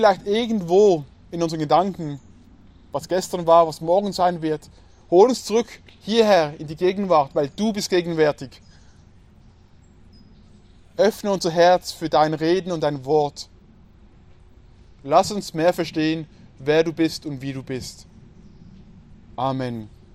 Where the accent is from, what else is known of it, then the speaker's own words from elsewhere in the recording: Switzerland; Ihr kennt es aus meiner Heimat. Eidgenossenschaft nennen wir uns auch. Wir sind ein Zweckbündnis gegenüber den Feinden. Was die Schweiz zusammenhält, ist nicht, dass sie einander so toll finden, überhaupt nicht.